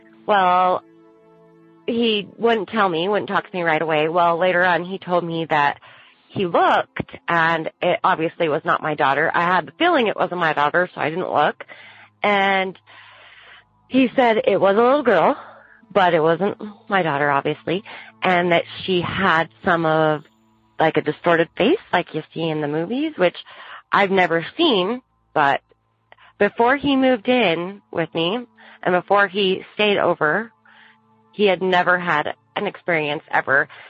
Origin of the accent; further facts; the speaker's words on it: Salt Lake City, Utah, United States; I'm from Salt Lake area of Utah.